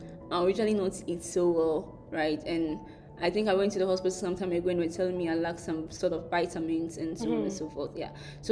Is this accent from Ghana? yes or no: yes; Ghana; at the time I was in Rwanda, and Rwanda is not my home, I'm Ghanaian, like I said earlier.